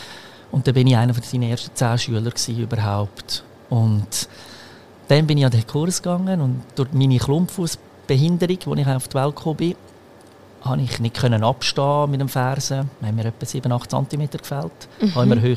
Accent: Switzerland; also born or lived in Croatia; Ich bin in Kroatien geboren und eigentlich gerade nach der Geburt in die Schweiz gekommen. Darum die Sprache besser Schweiz als Kroatisch.

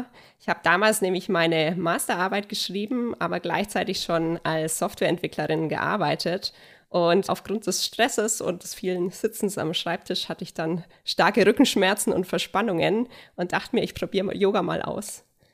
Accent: Nuremberg, Bavaria, Germany; ich komme aus Nürnberg

